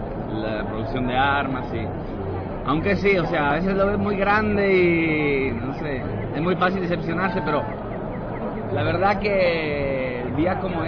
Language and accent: Spanish; Italy; Spanish is a second language; Sí. Yo soy de Italia. Italia es el cuarto productor y exportador de armas, ¿no?